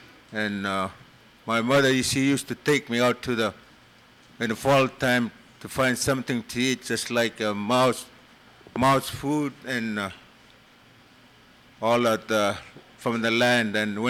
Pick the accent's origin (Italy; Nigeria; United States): United States; Kotlik, Alaska; I'm from Katlik, and I'm representative of Bill Morslow.